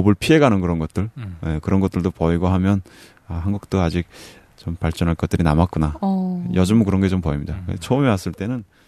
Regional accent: North Korea; now in South Korea; 아 진짜 북한에서 왔다는 이유로 혜택을 많이 받는구나

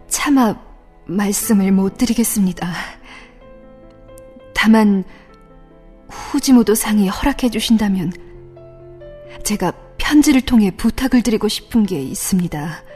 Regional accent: Sunamachi, Tokyo, Japan; Korean is a second language; moved away as an adult; now in Sunchon, North Korea; 저도 일본이 고향입니다. 지금은 평안남도 순천에 살고 있습니다.

